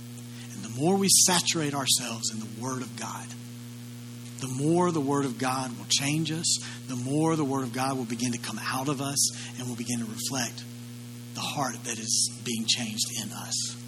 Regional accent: the South, United States; accent: Southern; Our accents reveal where we're from. You want to hear something funny? My accent is Southern.

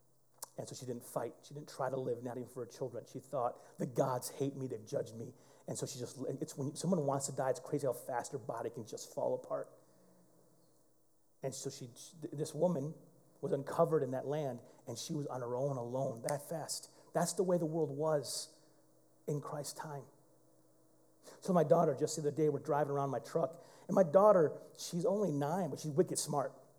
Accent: Flint, Michigan, United States; I came to this church in Waterford, Michigan. I was from Flint.

